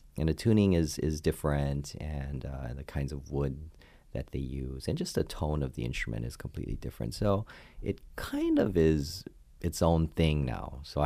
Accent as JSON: {"language": "English", "region": "Hawaii", "country": "United States", "tie": "born or raised there", "said": "And of course, growing up in Hawaii, all the kids play the ukulele."}